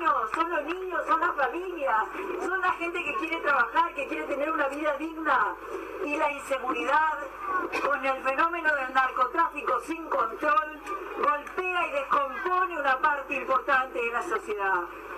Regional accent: Uruguay; Somos todos uruguayos y uruguayos.

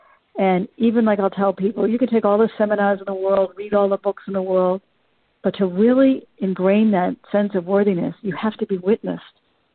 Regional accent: Boston, Massachusetts, United States; I'm originally from Boston. I live in North Carolina now.

